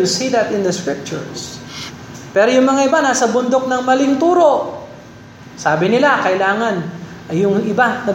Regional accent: Angeles, Central Luzon, Philippines; Lumaki ako sa Angeles. Doon yung tradisyon yan.

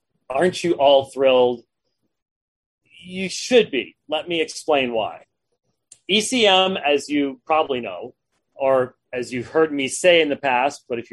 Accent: Scotland, United Kingdom; We're both Scottish too, which is sort of frightening.

